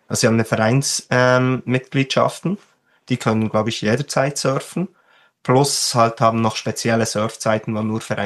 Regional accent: Switzerland; Und da sind wir Schweizer, probieren da.

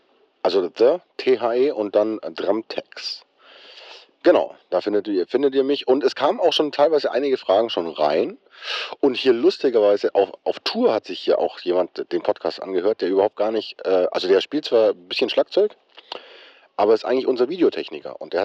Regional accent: Bavaria, Germany; now in Hamburg, Germany; Ich bin auch ein Bayer in Hamburg.

